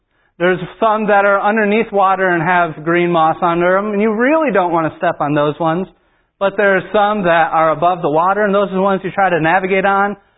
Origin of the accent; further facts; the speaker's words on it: New York, United States; moved away; Well, when I grew up in New York, there was this park, and it was called Allen Park.